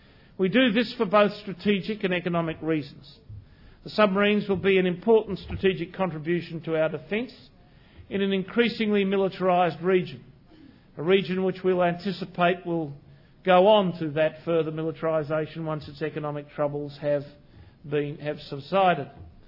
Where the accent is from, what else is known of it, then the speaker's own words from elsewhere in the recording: Western Australia, Australia; South Australia and my home state, Western Australia